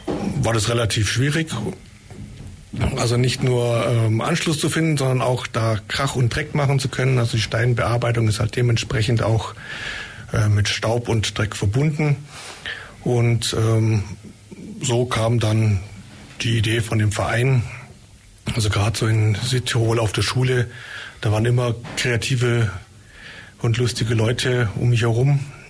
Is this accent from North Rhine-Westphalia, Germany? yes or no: no; Mindelheim, Bavaria, Germany; now in Ulm, Germany; ich bin ja also nicht gebürtig aus Ulm, sondern komme aus der Richtung Mindelheim, bin dann über München nach Südtirol eben auf die Bildhauerschule gegangen und dann hier in Ulm gelandet.